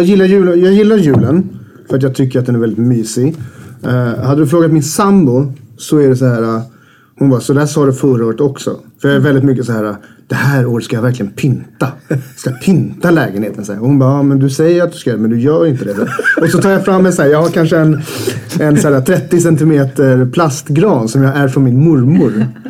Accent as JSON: {"language": "Swedish", "country": "Sweden", "tie": "born or raised there", "said": "jag har aldrig upplevt att julen är en kristen högtid egentligen under hela min uppväxt i Sverige så."}